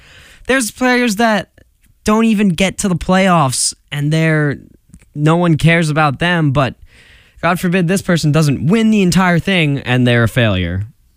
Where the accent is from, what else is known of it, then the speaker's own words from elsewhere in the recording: New York, United States; I'm from the New York area, and I was rooting for the Patriots. I go to college in Boston, so it's kind of okay.